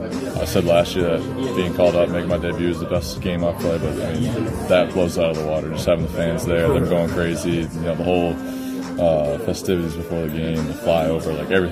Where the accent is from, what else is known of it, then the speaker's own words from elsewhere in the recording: Massachusetts, United States; I'm from Massachusetts.